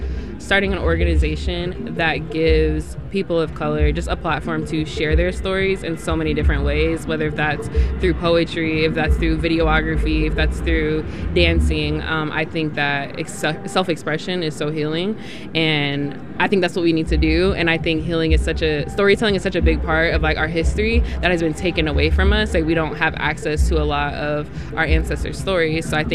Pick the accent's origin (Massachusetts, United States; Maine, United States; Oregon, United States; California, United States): Oregon, United States; Portland; Like growing up in Portland, I didn't have, like I said, any black doctors.